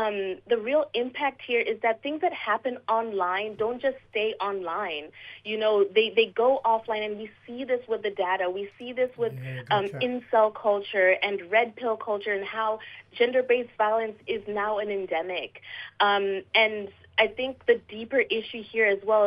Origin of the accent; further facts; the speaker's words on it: Canada; also born or lived in Zimbabwe / Germany; now in Australia; Well, I was born in Zimbabwe, but I grew up in Canada and Germany, so it's a little bit of a mix where this accent comes from.